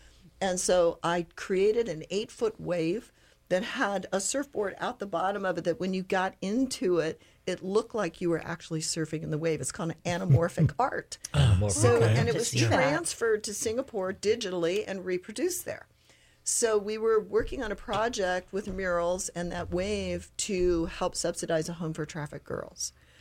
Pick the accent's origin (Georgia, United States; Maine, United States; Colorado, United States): Colorado, United States; I grew up in Colorado, which is where she's from